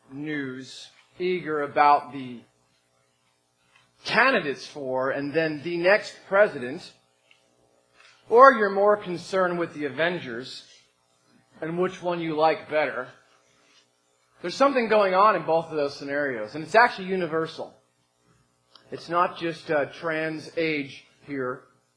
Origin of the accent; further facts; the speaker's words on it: New Jersey, United States; Growing up on the East Coast of New Jersey, I think Atlantic City.